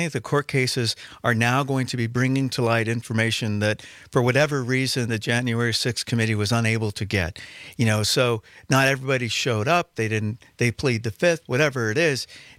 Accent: Hawaii, United States; Oh, no. I grew up in Hawaii. I would like to be there now

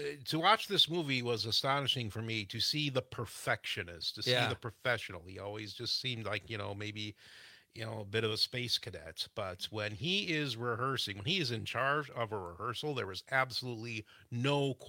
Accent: Gays Mills, Wisconsin, United States; I'm from Gays Mills.

